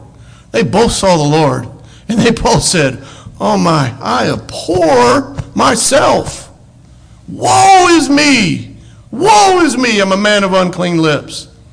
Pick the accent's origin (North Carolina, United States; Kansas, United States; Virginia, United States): Kansas, United States; we're all from Kansas. I think this is a trait of a Kansan, by the way. Since I'm a Kansan, I can say this.